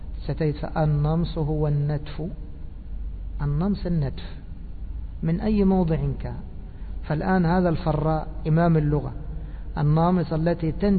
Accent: Egypt; هذه مشهورة عندنا في مصر

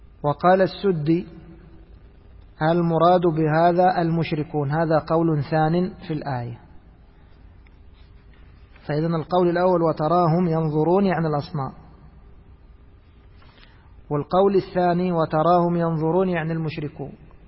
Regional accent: Egypt; ولذلك لازلنا نسمع الناس في المثل ماذا يقولون عندنا في مصر

